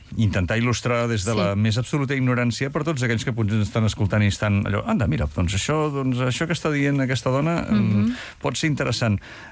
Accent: Sant Quintí de Mediona, Catalonia, Spain; Tranquil·la, que soc de Sant Quintí, jo

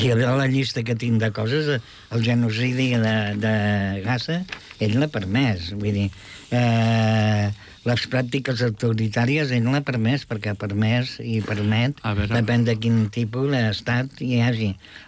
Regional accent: Gelida, Catalonia, Spain; però al meu poble, a Gelida

